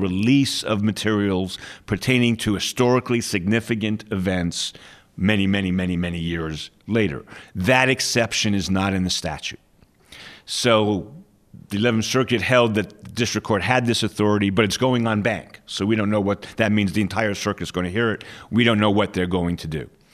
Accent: New York, United States; I'm originally from New York, but I spent most of my time in the South.

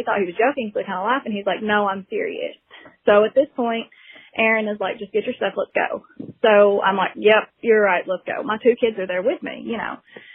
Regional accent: Murfreesboro, Tennessee, United States; I'm from Murfreesboro, Tennessee.

